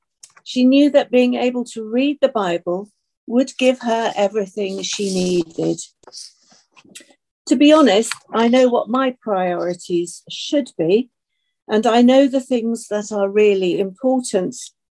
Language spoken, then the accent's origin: English; United Kingdom; or because I'm British